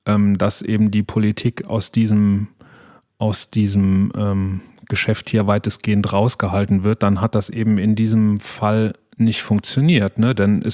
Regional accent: Saarland, Germany; Nämlich, das betrifft uns als Saarländer und die Bremer wird es auch betreffen.

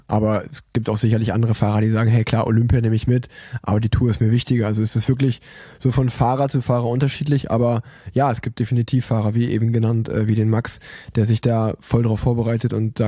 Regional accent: Cologne, North Rhine-Westphalia, Germany; Als Kölner, der dich im Höhentrainingslager ist, hat sich das auf jeden Fall für mich angefühlt wie auf Mount Everest da oben.

